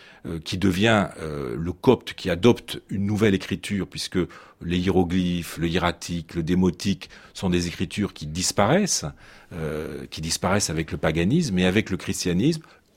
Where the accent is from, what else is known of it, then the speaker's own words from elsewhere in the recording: France; Nous sommes des Français peu habitués au multilinguisme.